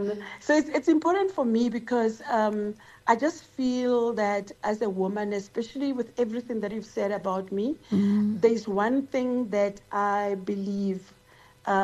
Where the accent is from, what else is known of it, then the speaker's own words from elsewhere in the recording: Rustenburg, North West, South Africa; English is a second language; I grew up in Rustenburg. I'm a Zulu girl. Mm. I grew up a Zulu girl, but my mom is Tswana, so I speak both languages.